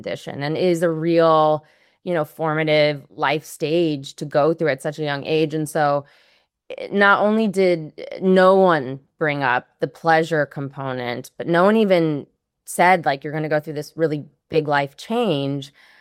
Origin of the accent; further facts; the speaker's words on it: St. Louis, Missouri, United States; at the only place in my hometown of St. Louis, Missouri that sold them